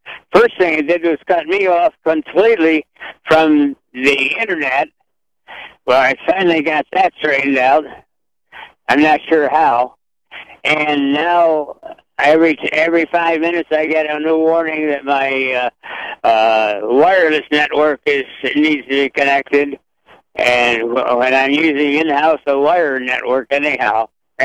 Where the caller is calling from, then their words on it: Brighton, South East England, United Kingdom; From Brighton.